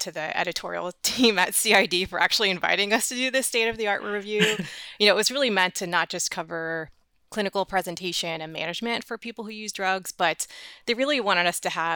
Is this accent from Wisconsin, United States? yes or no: no; Philadelphia, Pennsylvania, United States; So I grew up in the Philadelphia area.